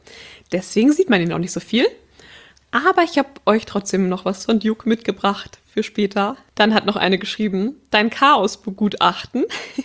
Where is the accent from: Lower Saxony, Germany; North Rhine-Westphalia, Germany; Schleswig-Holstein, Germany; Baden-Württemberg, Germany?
Schleswig-Holstein, Germany; ich komme aus Schleswig-Holstein, das ist so in Norddeutschland, also quasi direkt an der Ostsee.